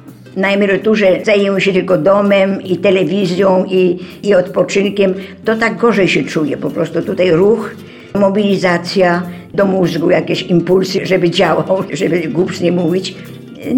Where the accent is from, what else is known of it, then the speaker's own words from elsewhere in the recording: Lesser Poland, Poland; now in Lublin, Poland; Chociaż Lublin nie jest moją ojczyzną, bo ja pochodzę z województwa krakowskiego dawnego, pokochałam to miasto